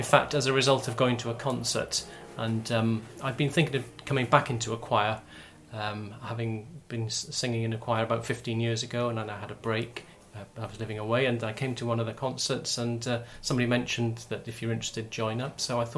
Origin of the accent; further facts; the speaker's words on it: Wales, United Kingdom; I'm Welsh, as you can probably tell